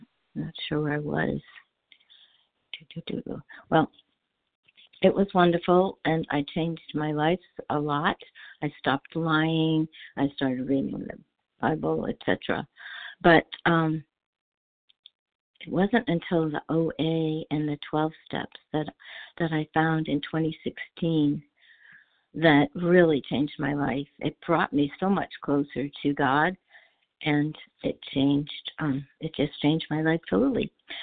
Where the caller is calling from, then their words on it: Clearwater, Florida, United States; from Clearwater, Florida.